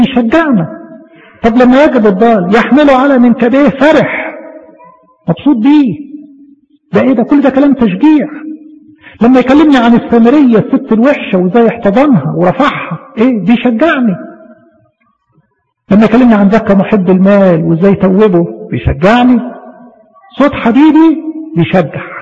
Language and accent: Arabic; Egypt; عندنا في مصر يروح قايم ايه عارفش انت رمله معاهم ايه مش عارف. ما ينفعش هنا.